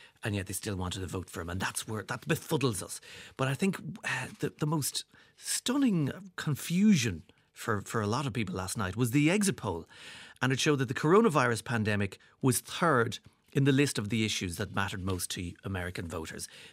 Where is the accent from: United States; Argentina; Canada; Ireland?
Ireland; because we're Irish and we were still wearing jeans in wintertime for decades.